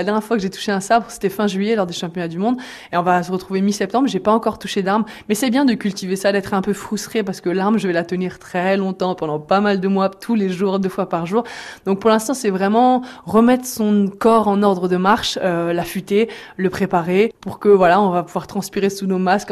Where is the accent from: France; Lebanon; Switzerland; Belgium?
France; Brittany; même je viens de Bretagne, en fait